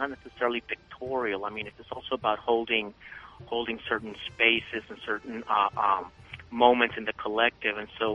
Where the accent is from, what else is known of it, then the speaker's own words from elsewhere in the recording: Costa Rica; Well, I am from Costa Rica, from the land of Pura Vida.